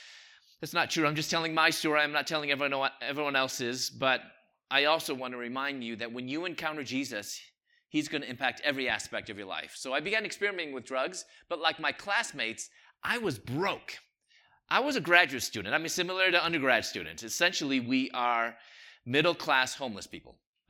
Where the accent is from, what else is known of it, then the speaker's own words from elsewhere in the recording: Chicago, Illinois, United States; I'm originally from Chicago. I was going to dental school in Louisville.